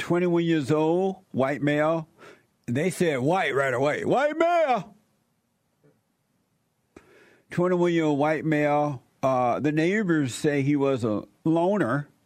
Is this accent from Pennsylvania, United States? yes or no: no; Alabama, United States; even when I was growing up in Alabama, and under the Jim Crow laws